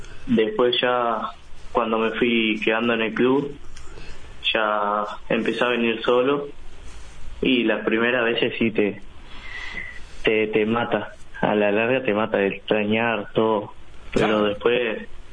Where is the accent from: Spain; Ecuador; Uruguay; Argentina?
Uruguay; Rivera; also born or lived in Montevideo; yo nací acá y cuando era chico, a los 4 o 5 años, me fui para Rivera.